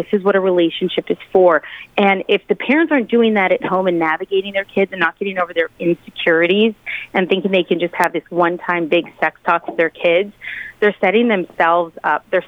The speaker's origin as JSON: {"language": "English", "town": "Denver", "region": "Colorado", "country": "United States", "tie": "born or raised there", "said": "Denver, Colorado. And I came from a broken family, and I went to public high school"}